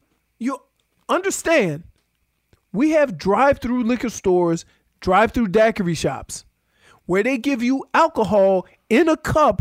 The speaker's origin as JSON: {"language": "English", "region": "Colorado", "country": "United States", "tie": "born or raised there", "said": "So I was from Colorado, my whole high school."}